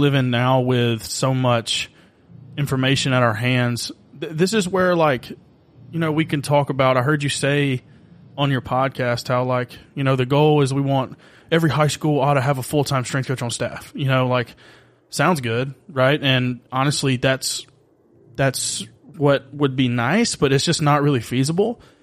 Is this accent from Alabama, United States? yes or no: yes; Auburn, Alabama, United States; I'm from the South, baseball, like, because I grew up around Auburn and my dad went to Auburn.